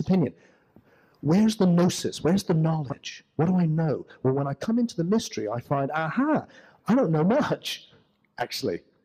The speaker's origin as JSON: {"language": "English", "town": "Glastonbury", "region": "South West England", "country": "United Kingdom", "said": "I come from Glastonbury in England, which is a center for the weird and the wonderful, you know, and this kind of new age stuff."}